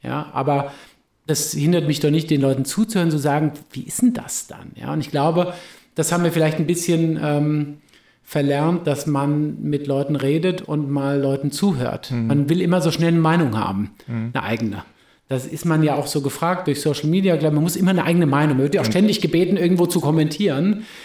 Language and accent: German; Herborn, Hesse, Germany; Also ich weiß, aus der Gegend, aus der ich komme, aus Herborn